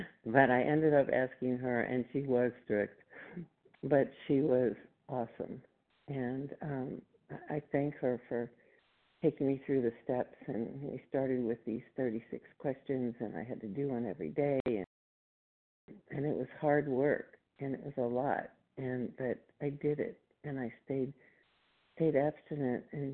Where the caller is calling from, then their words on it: Texas, United States; compulsive overeater, and I'm calling from Texas.